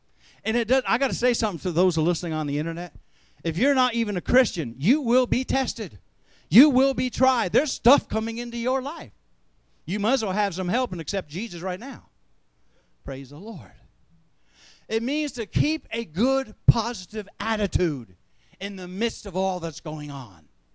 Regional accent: United States; Me, like a fool that I am, me being the American I am, had a whole pocket full of credit cards

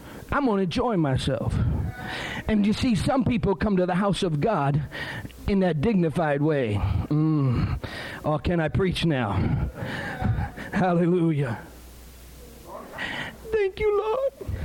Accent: Toledo, Ohio, United States; I'm from Toledo, Ohio. My wife is from Tennessee. My family is from West Virginia. My mom and dad's from West Virginia.

